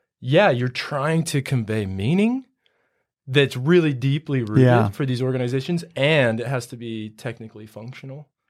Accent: St. George, Utah, United States; I grew up in St. George.

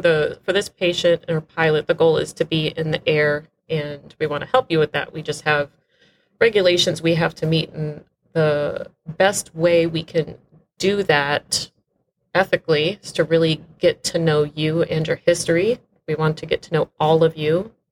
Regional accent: East Coast, United States; I'm from the East Coast, the actual ocean, instead of the quote, Midwest okay.

